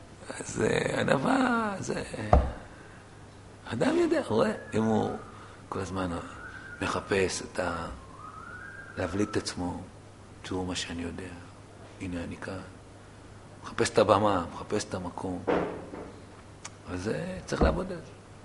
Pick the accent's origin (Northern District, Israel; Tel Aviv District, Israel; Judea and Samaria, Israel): Tel Aviv District, Israel; Tel Aviv; גדלתי בתל אביב, באזור התחנה המרכזית בתל אביב. לא היה קל לחיות שם.